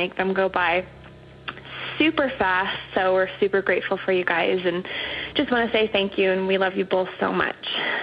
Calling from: Calgary, Alberta, Canada; I'm calling from Calgary, Canada.

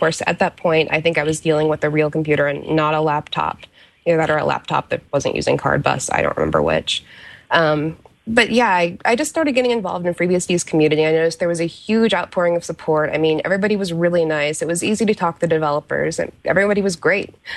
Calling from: Sunnyvale, California, United States; Sunnyvale, California.

